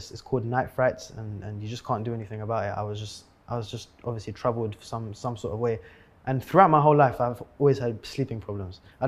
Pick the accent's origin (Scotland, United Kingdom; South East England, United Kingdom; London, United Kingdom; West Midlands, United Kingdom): London, United Kingdom; If you're growing up in London, if you're fast and you're good at football, that's it.